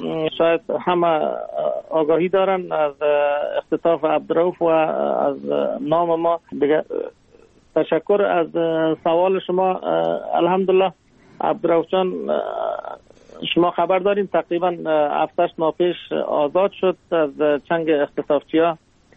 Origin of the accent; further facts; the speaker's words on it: Aqcha, Jowzjan, Afghanistan; born there; now in Mazar-i-Sharif, Afghanistan; ما در ولسوالی اخته ولایت جوزجان در اونجا زاده شدیم. فعلا بودباش ما که هستم مزار شریف هست. در مزار شریف زندگی میکنیم. تقریبا 40 سال میشه در مزار شریف هستیم.